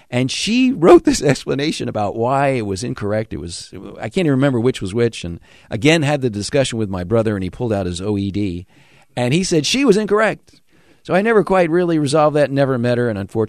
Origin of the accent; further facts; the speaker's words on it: New York, United States; I altered my speech dramatically from growing up in New York.